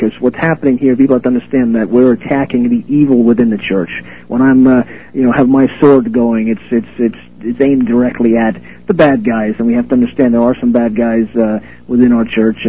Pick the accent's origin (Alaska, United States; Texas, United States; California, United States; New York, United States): New York, United States; And I grew up in New York, tremendous Jewish population, Protestant population, Muslims, all of the religions.